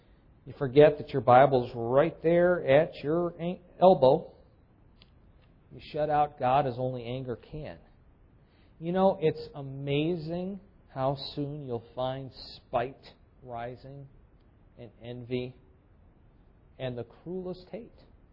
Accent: Chicago, Illinois, United States; because the same time that I moved from Chicago down to Washington, D.C., another Chicagoan moved from here down to Washington, D.C.

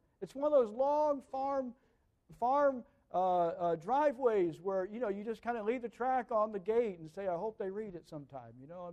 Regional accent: Indiana, United States; born there; My brother was still on the farm that I was born on up in Indiana.

